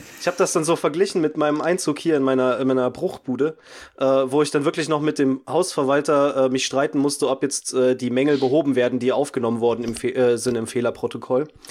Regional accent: Saxony, Germany; accent: Saxon; habe ich 1A Sächsisch gesprochen. Ich freue mich zwar mega, weil ich liebe meinen Dialekt wirklich sehr

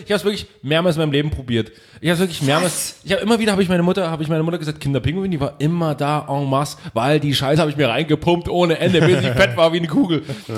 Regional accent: Saxony, Germany; Bei uns in Sachsen ist Moncherie.

